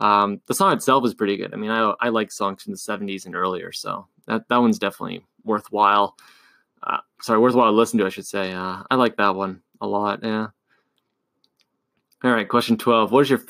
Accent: Canada; Well, as previously stated, I'm from Canada, and that means we're just nice.

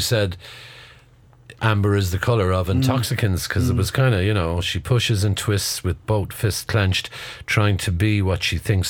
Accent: Cork, Munster, Ireland; I remember growing up in Cork in the 80s

